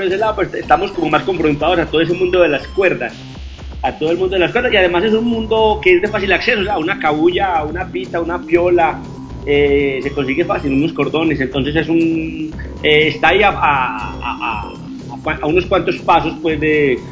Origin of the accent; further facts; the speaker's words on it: Colombia; Mientras que en Colombia nosotros como que nos contentamos como en una primera nivel de la cosa